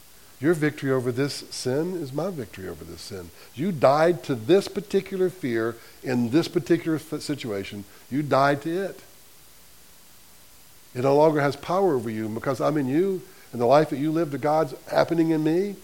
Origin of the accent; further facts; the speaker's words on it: Selma, Alabama, United States; We're in New York. It's really cold. I'm from Selma. This is scary, you know?